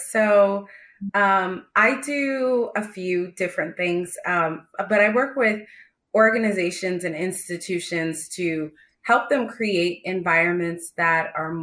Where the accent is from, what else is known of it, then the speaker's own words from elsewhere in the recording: Virginia, United States; also born or lived in Texas / Delaware / Minnesota / Middle East; So I was born in Texas and we moved to Delaware. We lived in Minnesota. I spent most of I say I'm from Virginia because that's where I spent most of my time.